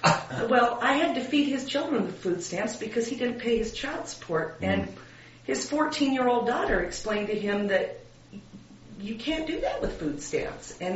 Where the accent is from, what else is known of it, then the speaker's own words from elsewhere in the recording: Alaska, United States; I grew up in Alaska, and I had my first child in Maryland.